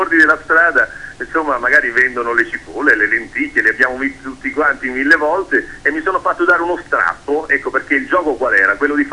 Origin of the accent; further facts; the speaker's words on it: Marche, Italy; E anche io da marchigiano rinnovo sempre il mio stupore quando vado in giro per la mia regione.